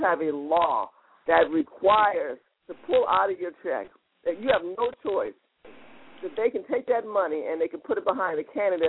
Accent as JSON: {"language": "English", "region": "California", "country": "United States", "said": "Okay, well, I'm from Cali."}